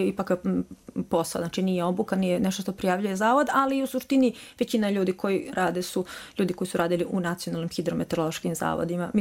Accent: Belgrade, Serbia; born there; now in Republika Srpska, Bosnia and Herzegovina; U Beogradu.

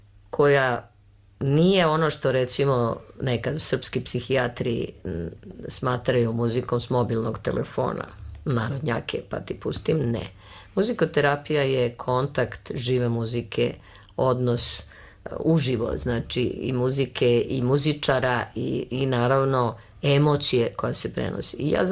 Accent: Belgrade, Serbia; ja se najviše osjećam ne kao Srpkinja ili Beograđanka, ja se osjećam kao zemljanin, kao stanovnik planete Zemlje.

